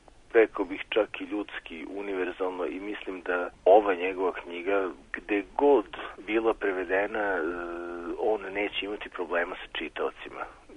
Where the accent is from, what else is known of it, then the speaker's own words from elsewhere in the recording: Kikinda, Vojvodina, Serbia; Ja sam rođen i odrastao sam u Kikindi